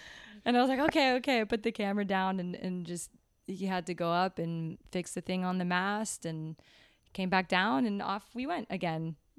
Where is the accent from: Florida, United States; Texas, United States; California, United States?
Florida, United States; And so we grew up in Florida, not with sailboats, but on boats.